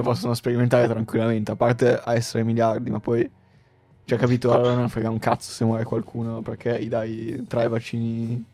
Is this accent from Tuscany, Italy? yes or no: no; Milan, Lombardy, Italy; born there; now in Turin, Italy